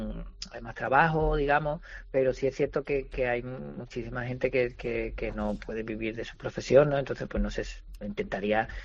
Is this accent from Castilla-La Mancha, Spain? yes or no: no; Andalusia, Spain; yo soy andaluz, como podréis comprobar, y no tengo ningún inconveniente, vivo de andaluzas maneras